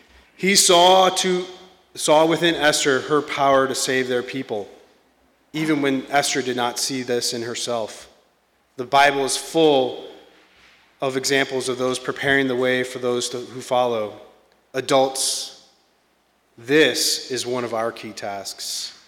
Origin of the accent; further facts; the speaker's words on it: Tampa, Florida, United States; When I said I was from Tampa, he became alive.